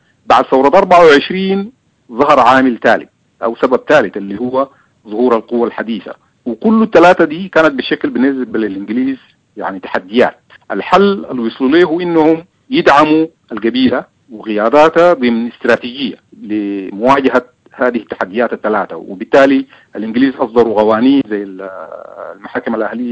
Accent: Sudan; القبائل لعبت دور سياسي معتبر طيلة تاريخنا كسوداني

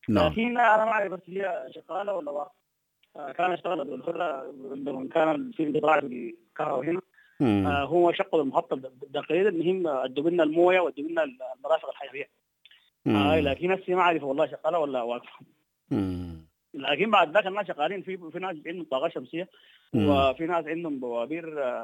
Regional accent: Sudan; وبعدين نحن كسودانيين لازم نقدر نوفق أوضاعنا

